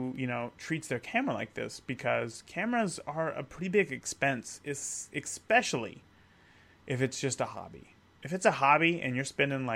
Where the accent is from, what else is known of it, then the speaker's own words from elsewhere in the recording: California, United States; growing up in California